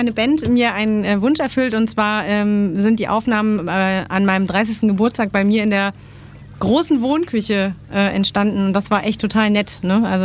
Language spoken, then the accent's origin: German; Paderborn, North Rhine-Westphalia, Germany; wir kommen alle wirklich aus dem Raum Ostwestfalen-Lippe. Ich, wie gesagt, jetzt hier aus Paderborn.